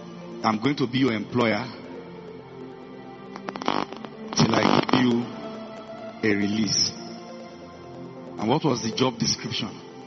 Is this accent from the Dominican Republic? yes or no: no; Nigeria; And I came from Nigeria.